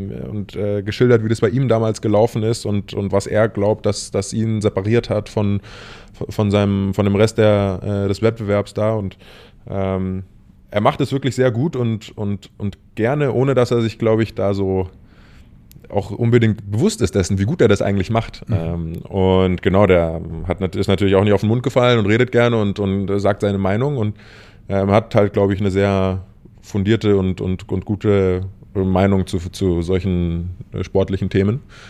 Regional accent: Munich, Bavaria, Germany; Also München ist meine Heimat. Ich liebe München. Ich habe hier mein ganzes soziales Netz.

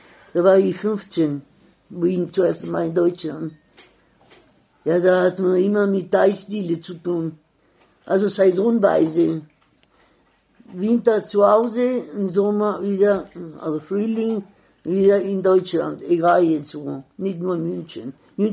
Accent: Veneto, Italy; German is a second language; moved away; Ja, meine Heimat. Kleine Ortschaft in die Berge, Cortina d'Ampezzo. Also ich bin 22 Kilometer weiter, also Richtung Belluno.

